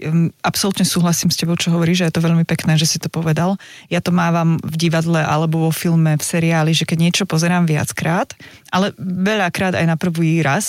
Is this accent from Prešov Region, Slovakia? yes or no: yes; Prešov, Prešov Region, Slovakia; Tak som z Prešova.